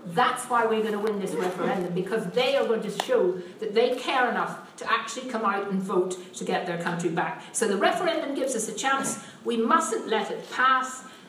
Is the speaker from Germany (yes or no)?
no; United Kingdom; I love my country. I'm very proud of being British.